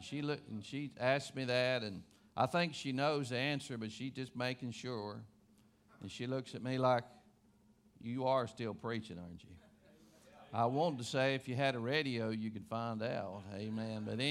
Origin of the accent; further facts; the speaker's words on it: Taylorsville, United States; And I'm from Taylorsville